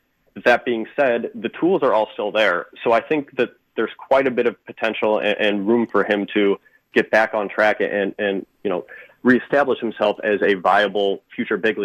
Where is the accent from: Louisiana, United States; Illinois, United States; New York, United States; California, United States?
Illinois, United States; I grew up in Illinois, so I'm pretty familiar with cold weather baseball and you know how brutal that can be.